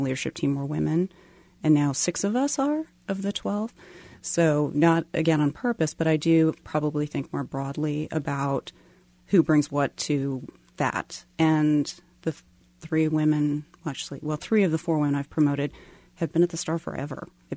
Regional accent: Maryland, United States; now in Kansas City, United States; Sure. I grew up in Maryland and I got an internship at the Virginian Pilot

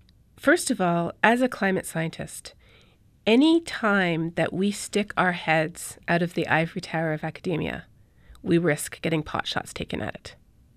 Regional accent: Canada; also born or lived in Colombia; So I grew up in Canada and in Colombia.

